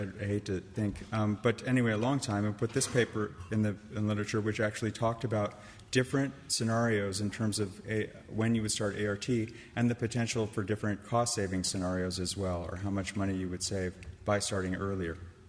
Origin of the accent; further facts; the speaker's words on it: San Francisco, California, United States; talking about San Francisco, my hometown.